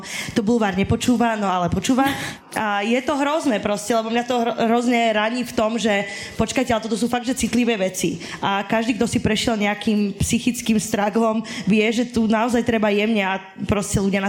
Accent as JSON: {"language": "Slovak", "region": "Žilina Region", "country": "Slovakia", "said": "Ja som z Oravy"}